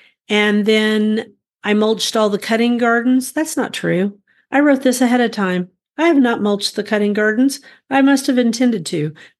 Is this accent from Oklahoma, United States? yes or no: yes; Guthrie, Oklahoma, United States; from Guthrie, Oklahoma, where I garden an acre and a half out of 7.5 acres out in the country.